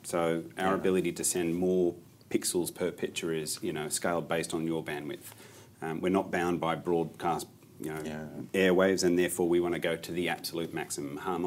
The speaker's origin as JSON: {"language": "English", "country": "Australia", "said": "as an Australian, my internet experience began on a desktop at home"}